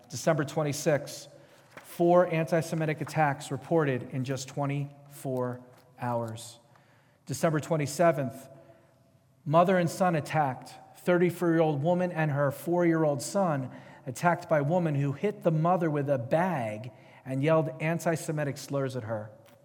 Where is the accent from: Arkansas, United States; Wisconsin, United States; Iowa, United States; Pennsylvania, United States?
Pennsylvania, United States; Philadelphia; I grew up in Philadelphia, right?